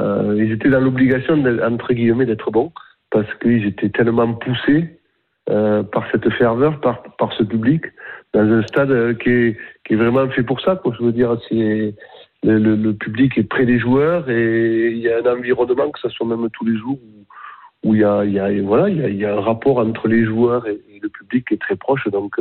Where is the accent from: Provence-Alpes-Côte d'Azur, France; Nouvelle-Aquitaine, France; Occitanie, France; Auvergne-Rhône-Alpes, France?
Occitanie, France; Toulouse; c'était contre Toulouse, et je suis toulousain.